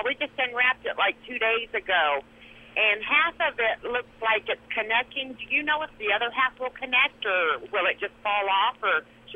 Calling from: Rolla, Missouri, United States; I'm over in Missouri right now, Rolla, Missouri.

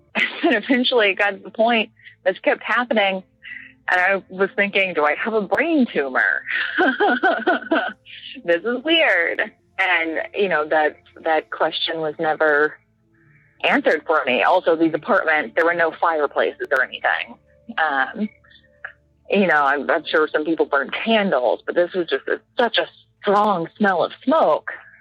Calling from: Alabama, United States; moved away; I don't live there now, but I'm from Alabama.

